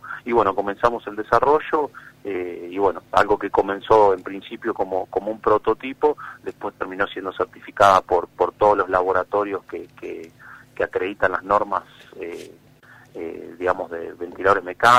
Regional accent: Santa Fe, Argentina; No puedo regresar a la ciudad donde resido actualmente, entonces me volví a mi ciudad natal, que es La Rosa, Santa Fe

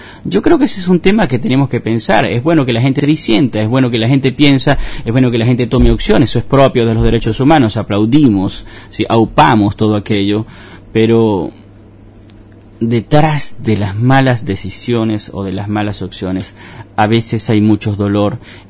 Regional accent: Venezuela; moved away; Nosotros somos venezolanos y peleamos por nuestros derechos.

